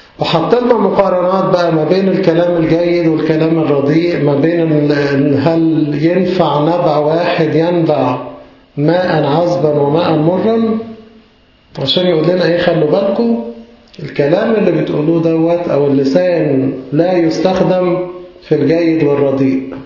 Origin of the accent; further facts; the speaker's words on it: Egypt; وإحنا للأسف كمصريين ما تربيناش عليها